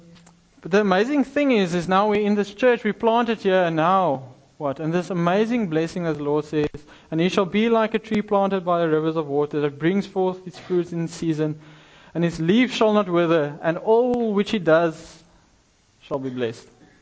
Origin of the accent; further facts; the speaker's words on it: Kimberley, Northern Cape, South Africa; now in Swakopmund, Namibia; I'm actually from Kimberley in the Northern Cape